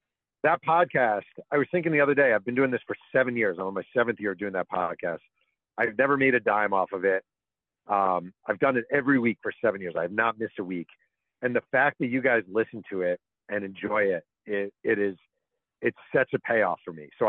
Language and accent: English; Mahopac, New York, United States; There's a place in my hometown of Mayopac, New York, called the Freight House Cafe that I love.